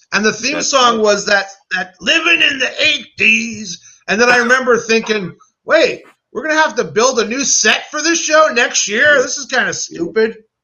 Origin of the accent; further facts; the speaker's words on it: Brooklyn, New York, United States; born there; Brooklyn. I was born in Brooklyn.